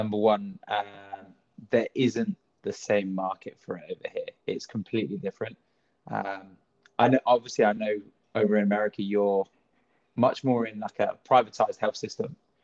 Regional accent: Bournemouth, South West England, United Kingdom; I studied in Bournemouth. Actually, funny enough, which is my hometown.

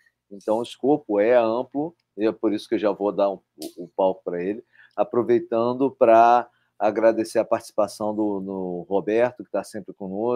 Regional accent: Rio de Janeiro, Brazil; Assim, eu sou carioca.

